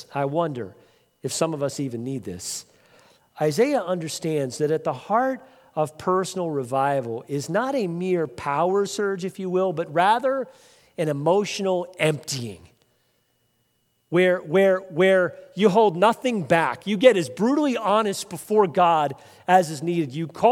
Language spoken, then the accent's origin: English; Northeast, United States; Growing up in the Northeast, you know, you get these beautiful colors.